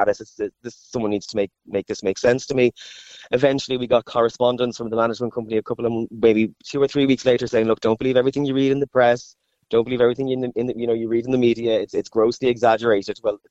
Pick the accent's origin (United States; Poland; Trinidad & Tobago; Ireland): Ireland; Ballyfermot, Leinster; I'm from Ballyfermot, and I remember those apartments being built when I was maybe 13, 14.